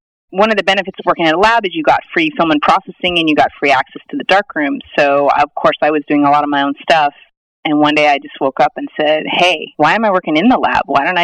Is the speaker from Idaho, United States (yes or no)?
yes; Idaho, United States; Yes, I definitely think it had an influence. I always tell people that movie, Napoleon Dynamite, they just nailed it. That was my childhood.